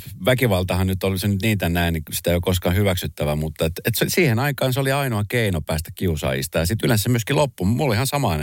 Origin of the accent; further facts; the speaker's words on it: Colombia; now in Finland; paljon hyviä juttuja tapahtui lapsuudessa, kun mä olin Kolumbiassa